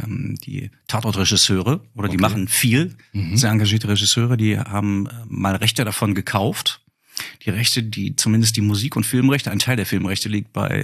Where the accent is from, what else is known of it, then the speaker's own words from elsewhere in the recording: Gelsenkirchen, North Rhine-Westphalia, Germany; born there; Ich bin gebürtiger Gelsenkirchener, ja.